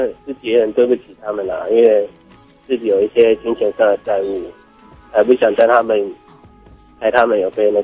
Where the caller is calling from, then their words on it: Tainan, Taiwan; 我是来自台南的